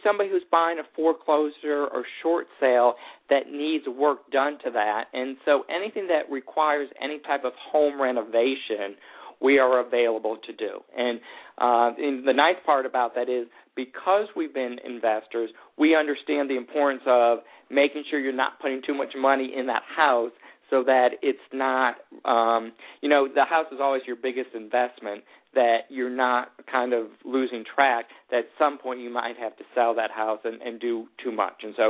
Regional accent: West Hartford, Connecticut, United States; moved away as an adult; Born and raised in West Hartford, Connecticut, came down to Georgia for college

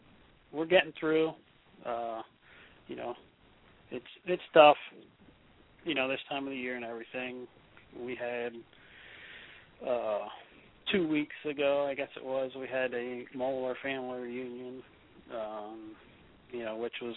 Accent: Pennsylvania, United States; I'm from Pennsylvania.

